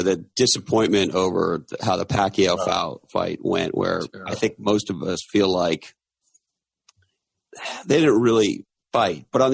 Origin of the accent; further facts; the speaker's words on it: Montreal, Quebec, Canada; even though I grew up in Montreal, Canada, believe it or not